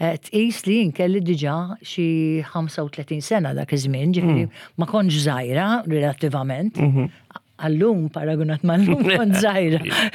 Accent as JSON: {"language": "Maltese", "town": "Birżebbuġa", "region": "Southern Region", "country": "Malta", "tie": "born or raised there", "said": "Jiena kont minn Birżebbuġa, meta Birżebbuġa ma tantx kien hemm nies residenti, allura aktar kienu jkunu l-villaġġanti."}